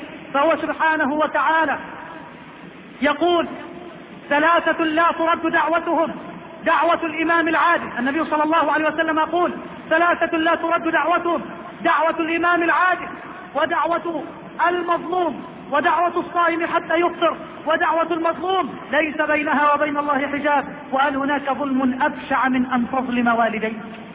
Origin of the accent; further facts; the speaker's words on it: Egypt; اللهم اجعل بلدنا مصر بلد الأمن والأمان